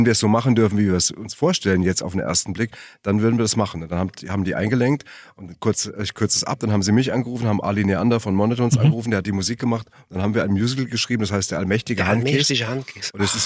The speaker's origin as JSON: {"language": "German", "town": "Frankfurt", "region": "Hesse", "country": "Germany"}